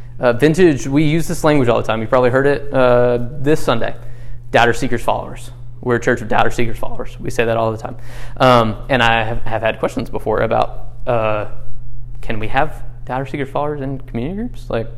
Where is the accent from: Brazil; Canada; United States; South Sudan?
United States; the South; I grew up in the South. They're very Christian-y, okay?